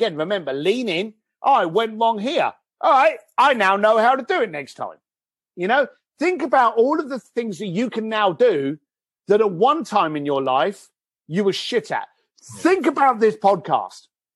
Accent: London, United Kingdom; Now, I'm a bricklayer from East London.

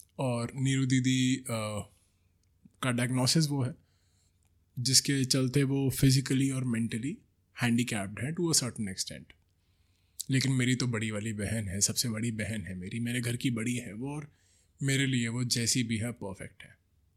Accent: Delhi, India; also born or lived in Himachal Pradesh; now in Mumbai, India; मैं ओरिजिनली दिल्ली से हूँ, लेकिन 2 साल पहले हिमाचल शिफ्ट हो गया था और अब पिछले कुछ वक्त से मैं बॉम्बे आ चुका हूँ।

